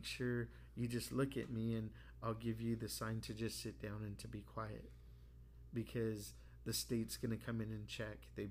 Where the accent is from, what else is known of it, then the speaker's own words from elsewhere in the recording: Los Angeles, California, United States; I'm from East LA, you know what I'm saying?